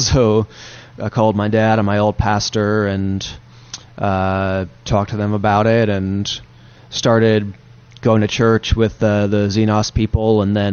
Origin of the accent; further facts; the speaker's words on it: North Carolina, United States; Me and my three brothers, we grew up Presbyterian down in North Carolina.